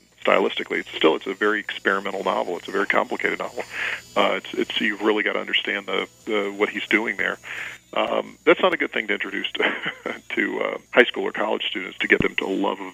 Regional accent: Alabama, United States; I was born in Alabama, and I went to spend most of my life in Alabama. But for a few years when I was young, I lived different places as my dad's job took him to different areas as a football coach.

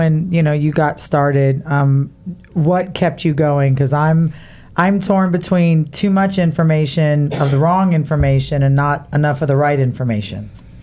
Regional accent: Miami, Florida, United States; accent: Spanish accent with a little New York; No, I'm from Miami. I have the Spanish accent with a little bit of New York on the side is what I was told, so.

